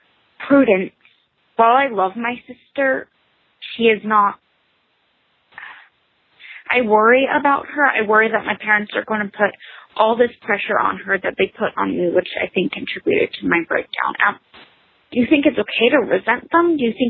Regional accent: Pennsylvania, United States; I'm from Pennsylvania. I'm currently a senior in high school

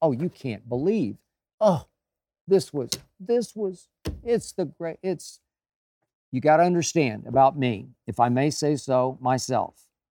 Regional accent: Oklahoma, United States; even though I had some issues with it because of my home state of Oklahoma

